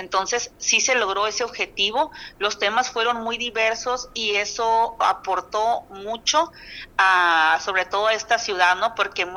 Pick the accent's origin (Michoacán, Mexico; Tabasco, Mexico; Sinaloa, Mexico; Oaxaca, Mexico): Sinaloa, Mexico; Culiacán; por allá en mi tierra de Culiacán, ¿no? Y de todo Sinaloa